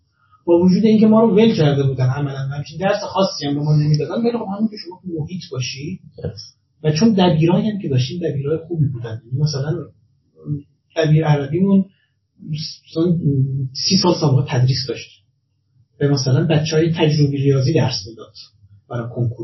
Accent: Iran; خودم چون خودم معمولا ما ایرانیم دیگه دوست داریم

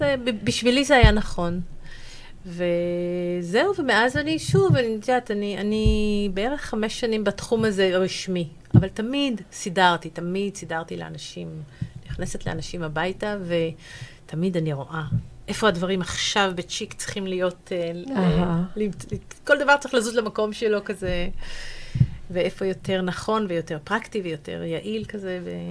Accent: Krayot, Haifa District, Israel; also born or lived in United States; אני גדלתי בקריות וגרתי, אבל אחרי הצבא ישר פרסתי כנפיים ועברתי, טיילתי בעיקר.

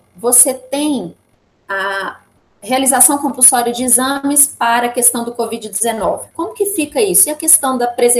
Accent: Minas Gerais, Brazil; now in São Paulo, Brazil; quando eu cheguei aqui em São Paulo, eu não sou de São Paulo, para quem não sabe, eu sou de Minas

